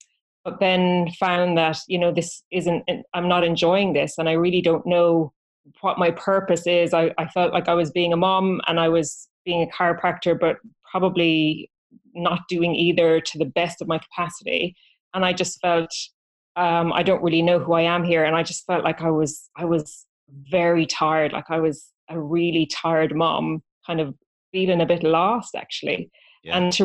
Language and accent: English; Ireland; being Irish. We Irish girls